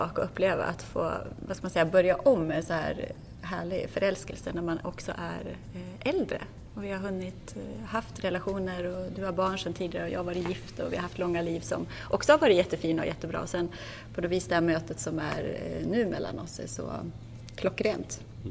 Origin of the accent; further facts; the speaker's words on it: Hallstahammar, Västmanland County, Sweden; Jag är ju uppvuxen och född i Hallstahammar, så nu bor jag typ en och en halv mil därifrån. Jag har varit ute och svajsat runt däremellan.